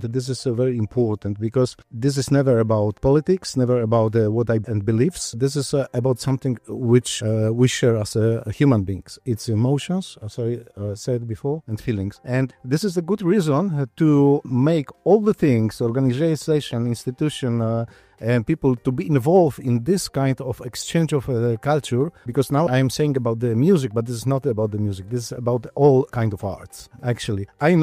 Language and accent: English; Poland; English is a second language; now in Kavala, Greece; I'm from Poland.